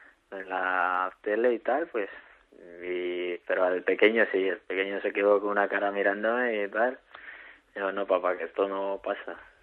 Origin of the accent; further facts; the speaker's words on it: Ecuador; now in Navarre, Spain; Yo soy de Ecuador y vivo aquí en Navarra 12 años, que llevo 12 años vivo aquí en Navarra, sí.